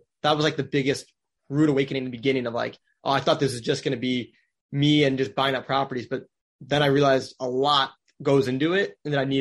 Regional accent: Wisconsin, United States; now in Orlando, United States; I grew up in Wisconsin. So for me, it's not some foreign place

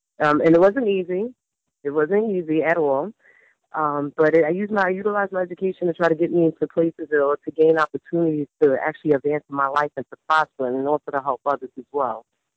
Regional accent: Bronx, New York, United States; My experiences, me growing up in the South Bronx and also my family.

